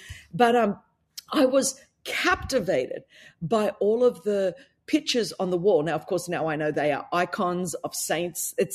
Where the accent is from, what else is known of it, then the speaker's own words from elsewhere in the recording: Sydney, New South Wales, Australia; accent: Australian; I did. I grew up in Sydney, Australia. So I was in the promised land.